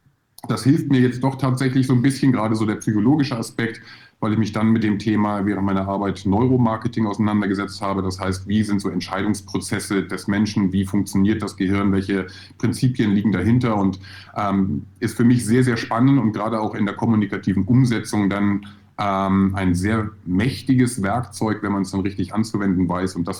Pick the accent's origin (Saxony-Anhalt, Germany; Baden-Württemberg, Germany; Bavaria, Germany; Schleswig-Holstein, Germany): Schleswig-Holstein, Germany; Husum; also born or lived in Hamburg; Ich bin auch Muschelschubser, bin in Hamburg geboren, 1978. Wer rechnen kann, weiß, wie alt ich bin. Bin dann noch ein bisschen weiter Richtung Süddänemark gegangen, also in der grauen Stadt am Meer Husum groß geworden. Und dann hat es mich nach ein paar Umwegen nach Nürnberg verschlagen